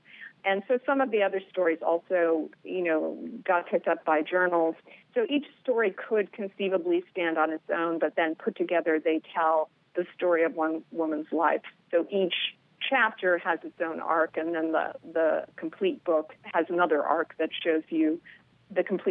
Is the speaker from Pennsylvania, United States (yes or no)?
yes; Pittsburgh, Pennsylvania, United States; Actually, I'm from Pittsburgh originally.